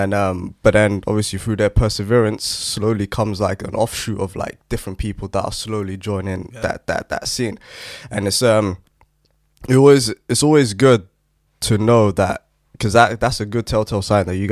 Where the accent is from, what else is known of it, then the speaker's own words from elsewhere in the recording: London, United Kingdom; I'm from London